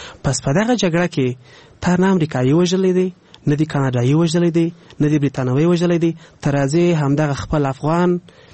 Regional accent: Kandahar, Afghanistan; زه خپل د کندهار يم، زه خپل د کندهار پنجوایي پیژنم، ټول صاحب بلدم

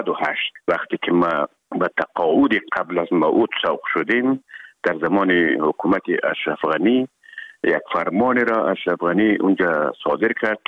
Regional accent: Herat, Afghanistan; مدتی که ما در کابل آمدیم، خوزمان از هرات که آمدیم به اکادمی نظامی،

